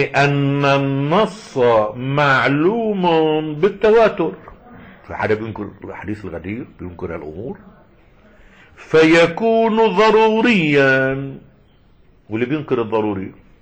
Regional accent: Lebanon; عندنا في لبنان في تعايش اسلامي مسيحي

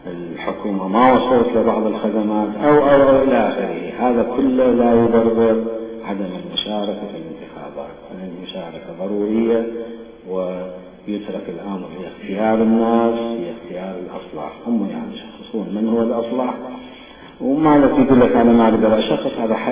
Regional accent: Iraq; مهمة ومصيرية بالنسبة لنا كعراقيين نعيش في هذا البلد

